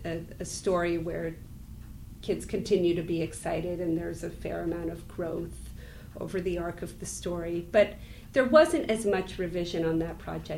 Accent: Vermont, United States; I grew up in Vermont

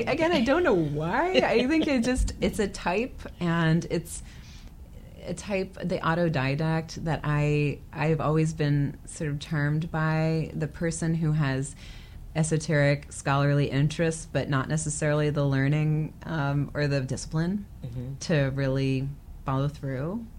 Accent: United States; But I think for me as an American, it was a novel one.

